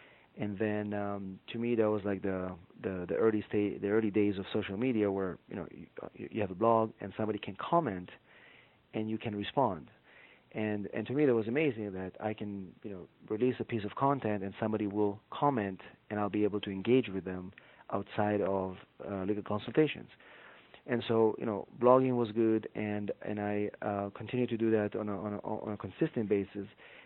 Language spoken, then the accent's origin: English; Israel; moved away as an adult; now in United States; I'm originally from Israel, so I came to the United States to pursue my my LLM